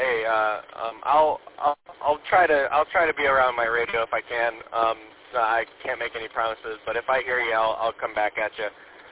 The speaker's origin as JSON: {"language": "English", "town": "Battle Creek", "region": "Michigan", "country": "United States", "lives_now": "Lansing, United States", "said": "I'm originally from Battle Creek, but I just started a new job up here in Lansing."}